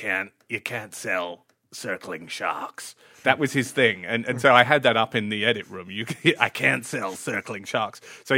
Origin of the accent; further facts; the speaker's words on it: Cambridge, East of England, United Kingdom; I grew up in Cambridge, that well-known horror town.